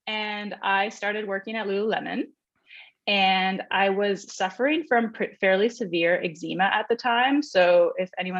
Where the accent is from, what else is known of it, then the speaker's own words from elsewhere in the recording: Nanaimo, British Columbia, Canada; I grew up in Nanaimo and we grew up skiing Mount Washington.